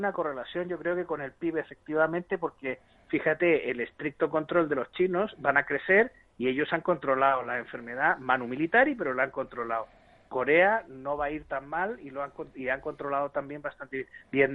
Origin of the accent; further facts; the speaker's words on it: Chile; born there; ayer estaba mirando datos de Chile, de mi país, y donde yo nací